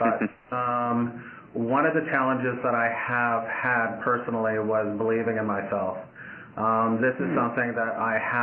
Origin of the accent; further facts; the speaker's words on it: Williams Lake, British Columbia, Canada; also born or lived in Kamloops; I was born in Kamloops, British Columbia. I was raised in Williams Lake in the Shuswap territory. That would be the Tsleil-Waututh Nation.